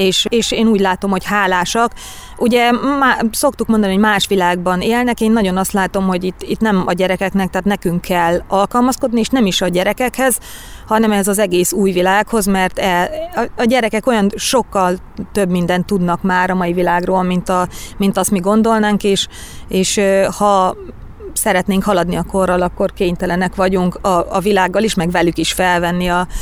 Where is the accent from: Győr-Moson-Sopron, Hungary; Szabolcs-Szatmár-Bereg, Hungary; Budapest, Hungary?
Szabolcs-Szatmár-Bereg, Hungary; Ibrány; moved away as an adult; Ibrányból elkerültem én az egyetem után, tulajdonképpen az egyetem alatt is csak hétvégéken voltam otthon, illetve nyári szünetben.